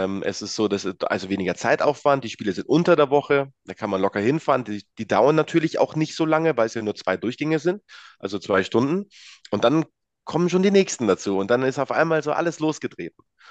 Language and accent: German; Edelshausen, Bavaria, Germany; so 500 Seelendorf, Edelshausen, meine Hut.